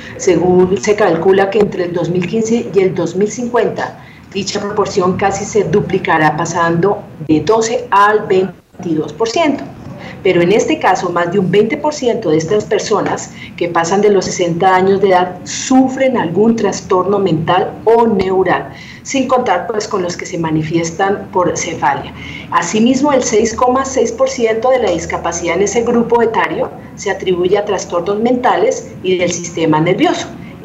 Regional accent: Colombia; El 48%, por ejemplo, de los adultos mayores están en pobreza en un país como nosotros, como el colombiano.

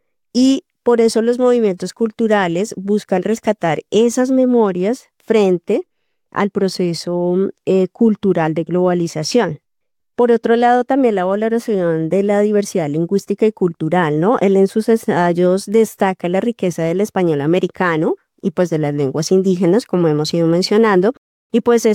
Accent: Colombia

